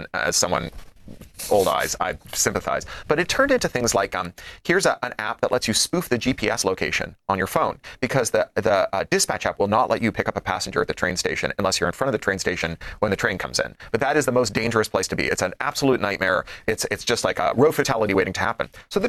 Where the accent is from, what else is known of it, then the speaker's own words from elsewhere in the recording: Toronto, Ontario, Canada; You know, I grew up in Toronto